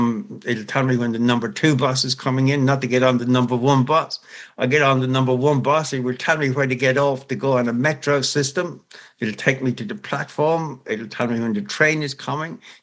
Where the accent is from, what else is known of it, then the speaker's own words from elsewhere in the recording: Ireland; As an Irish person, we say to be sure, to be sure.